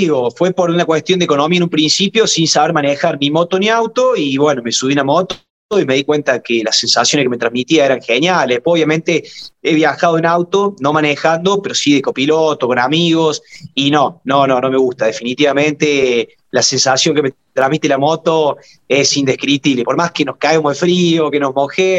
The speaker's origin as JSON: {"language": "Spanish", "town": "La Calera", "region": "Córdoba", "country": "Argentina", "said": "Yo soy de La Calera. La Calera está a 20 minutos de Córdoba capital. Es una ciudad-pueblo, ya creció bastante, pero sigue siendo muy tranquila."}